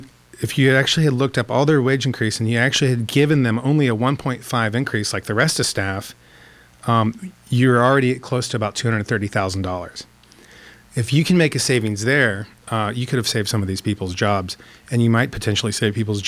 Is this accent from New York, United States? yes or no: no; Ohio, United States; And I was grown in the Midwest. I'm originally from Ohio, where we were raised to treat people with respect